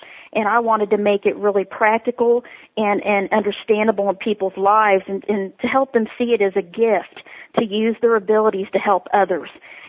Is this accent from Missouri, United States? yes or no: yes; Missouri, United States; born there; my husband and I are both born on the same day, August 26th, but he was born in Iowa, I was born in Missouri.